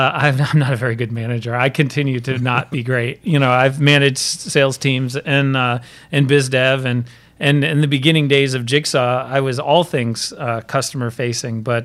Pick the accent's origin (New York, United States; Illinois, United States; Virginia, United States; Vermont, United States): Vermont, United States; Well, I can move pretty quickly. I grew up in Vermont. I sort of begged, borrowed, and stole my way into Brown, graduated in 1992, pretty deeply in debt